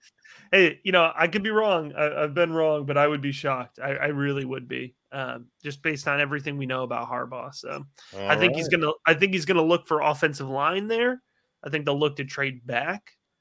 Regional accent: Connecticut, United States; also born or lived in Baltimore; I grew up on the New York side of Connecticut. So grew up a Giants fan.

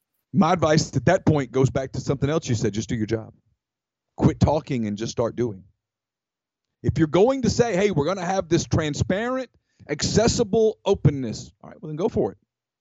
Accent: Ruston, Louisiana, United States; I grew up in Ruston, Louisiana.

